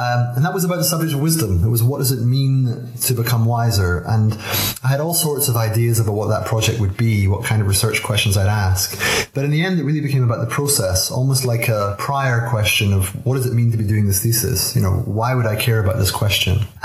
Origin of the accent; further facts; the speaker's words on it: Aberdeen, Scotland, United Kingdom; born there; I was born in Aberdeen in 1977.